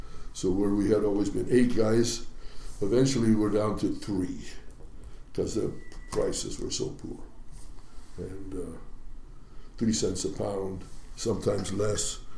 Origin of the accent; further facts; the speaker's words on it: Ballard, Washington, United States; born there; Okay, I was born in Ballard, Washington. In 1934, and I was in the fishing industry probably from day one, since my father was already fishing